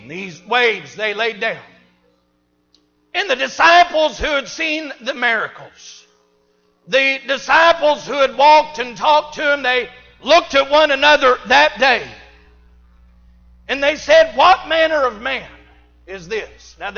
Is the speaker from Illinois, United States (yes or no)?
yes; Illinois, United States; Now, I'm from Illinois and I'm a Michael Jordan fan.